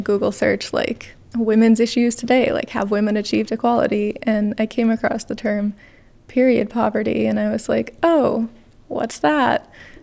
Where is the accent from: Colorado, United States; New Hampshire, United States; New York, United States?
New Hampshire, United States; Rochester; I'm from Rochester, New Hampshire.